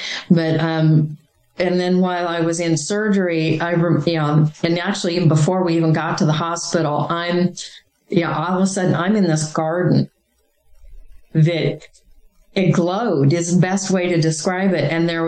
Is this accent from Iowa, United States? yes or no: yes; Iowa, United States; You know, I grew up in Iowa in very, you know, rural, you know, farming community. And this was in the 1960s.